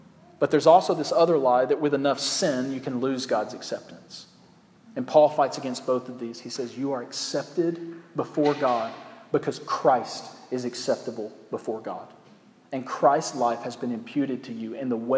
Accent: Southern United States, United States; I grew up in the South. That was a thing.

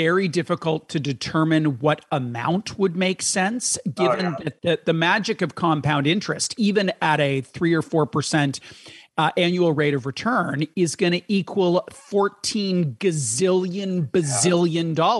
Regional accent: Canada; because we're too young for that television show and the shoulder pads that were involved, or because we're Canadian.

